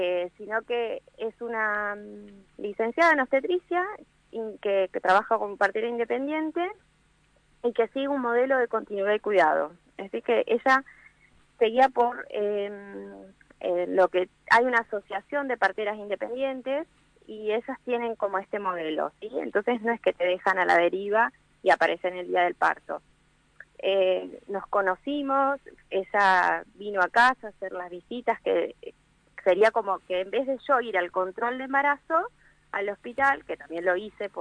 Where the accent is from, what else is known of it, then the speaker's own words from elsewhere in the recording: Ingeniero Jacobacci, Río Negro, Argentina; born there; yo nací en Jacobacci, ¿no? En el hospital.